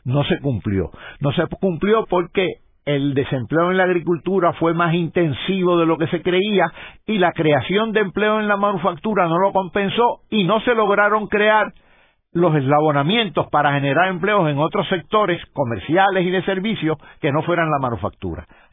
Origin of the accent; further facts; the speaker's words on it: Yauco, Puerto Rico; yo soy de Yauco, y recuerdo, mis tíos eran agricultores